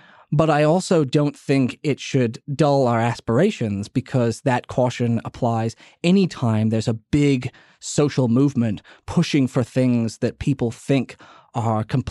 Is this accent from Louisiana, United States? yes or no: yes; New Orleans, Louisiana, United States; When I see in my hometown of New Orleans, so many homeless people living in the French Quarter